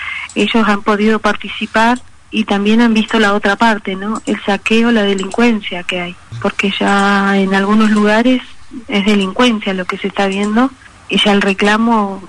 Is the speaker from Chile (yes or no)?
yes; Chile